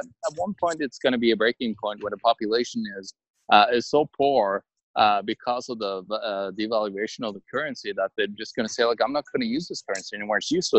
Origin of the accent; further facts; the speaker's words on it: Norway; English is a second language; in my home country, Norway, with the socialist government there, you're getting some stuff for free